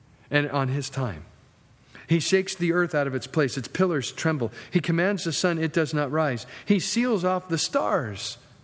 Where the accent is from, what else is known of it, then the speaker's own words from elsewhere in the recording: California, United States; You know, when we came from Southern California, and we experienced earthquakes.